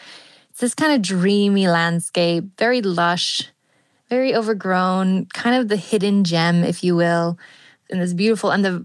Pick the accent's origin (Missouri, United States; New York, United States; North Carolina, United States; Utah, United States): Utah, United States; Salt Lake City; now in Norway; But I am originally from the U.S. I'm born and raised in Salt Lake City in Utah, family from Colorado.